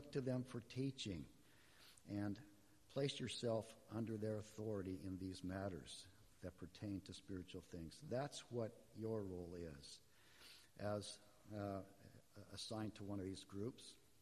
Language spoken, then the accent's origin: English; Spokane, Washington, United States; I grew up in Spokane in a Christian home, and my mother and father were school teachers, both of them.